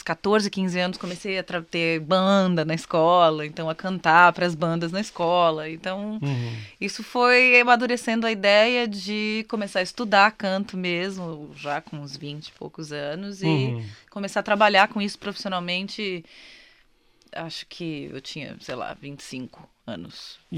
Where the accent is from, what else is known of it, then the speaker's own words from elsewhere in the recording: Santos, São Paulo, Brazil; now in São Paulo, Brazil; Eu sou eu nasci em Santos. Minha família é do Rio, mas eu morei em Santos a vida toda. E com uns 16, 17 anos eu fui morar em São Paulo.